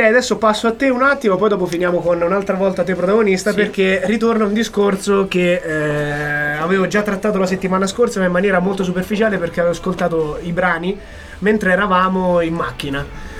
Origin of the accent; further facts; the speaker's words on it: Foligno, Umbria, Italy; perché a Foligno, dalle nostre parti, c'è un grande pianista